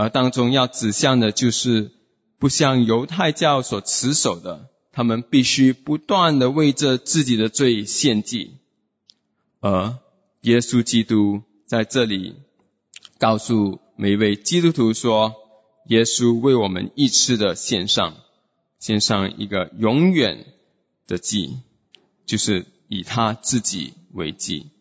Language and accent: Chinese; Singapore; 还是我们新加坡人很喜欢用的 this is my bro，